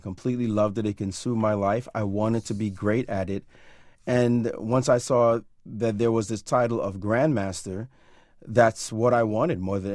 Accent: New York City, New York, United States; growing up in Brownsville, Brooklyn, you'd be hard-pressed to find anyone to play chess against

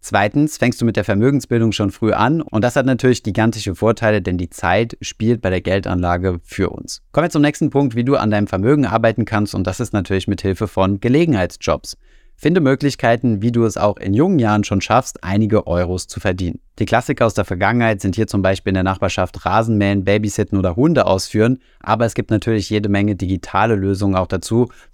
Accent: Saarland, Germany; Da wo ich herkomme aus dem Saarland

